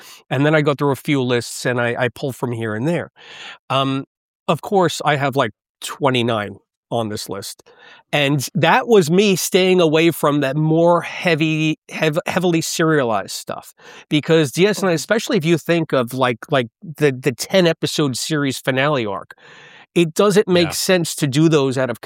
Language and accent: English; New York City, New York, United States; born there; The Bronx. That's where I was born.